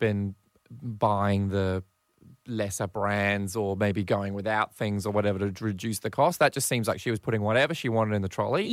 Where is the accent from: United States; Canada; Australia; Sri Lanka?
Australia; Maroochydore, Queensland; from Maroochydore.